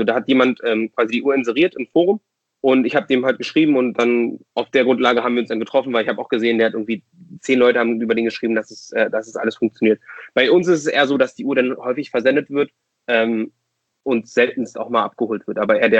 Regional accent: Berlin, Germany; Ich bin geboren in Berlin. Aufgewachsen und geboren in Berlin.

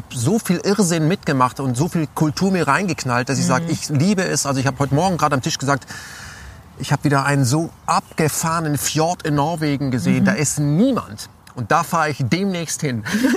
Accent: Germany; ich bin in Deutschland groß geworden

